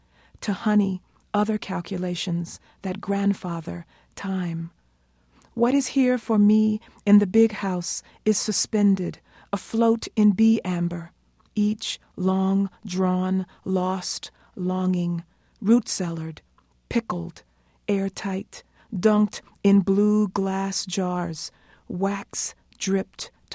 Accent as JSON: {"language": "English", "region": "South Carolina", "country": "United States", "tie": "born or raised there", "said": "where I combined pictures of my family with also stories of growing up in South Carolina in the 1960s."}